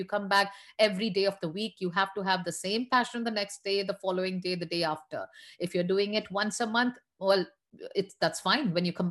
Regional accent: India; I grew up in India, for instance.

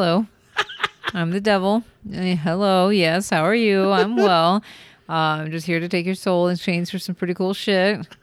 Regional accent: Corsicana, Texas, United States; I think for me, growing up, that would have been like I'm from Corsicana, Texas, but sure.

